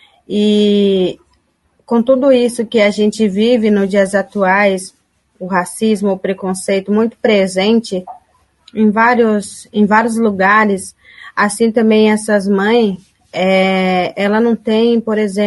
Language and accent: Portuguese; Amambai, Mato Grosso do Sul, Brazil; now in Dourados, Brazil; Minha aldeia se chama Guapuú, fica no município de Amambai. Atualmente, eu moro na cidade de Dourados, porque eu estou cursando o curso de gestão ambiental.